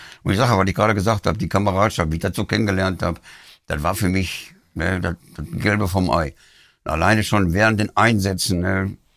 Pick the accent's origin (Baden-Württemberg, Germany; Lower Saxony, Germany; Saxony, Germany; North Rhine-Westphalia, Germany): North Rhine-Westphalia, Germany; Essen; also born or lived in Gelsenkirchen; Geboren bin ich in Gelsenkirchen. Deshalb bin ich auch Schalker. Und wie ich ein Jahr alt war, da sind meine Eltern nach Essen gezogen, berufsbedingt. Da haben wir in Essen auf der Zeche angefangen. Und so bin ich dann auch groß geworden.